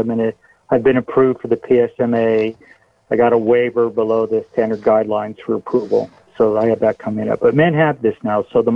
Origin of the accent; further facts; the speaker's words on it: Texas, United States; When I was having the nanoparticle MRI in the Netherlands, and I'm from Texas, so they wanted to know how many horses I had, and did I ride my horse to work?